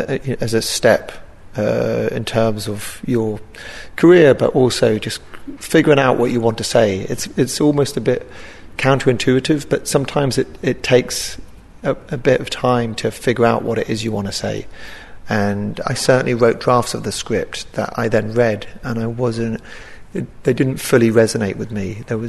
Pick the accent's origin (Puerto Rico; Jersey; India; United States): Jersey; I grew up in Jersey and know that environment very well